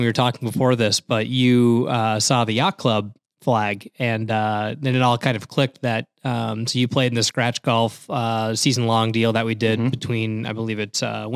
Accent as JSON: {"language": "English", "town": "White Bear Lake", "region": "Minnesota", "country": "United States", "tie": "born or raised there", "said": "my hometown, go Bears."}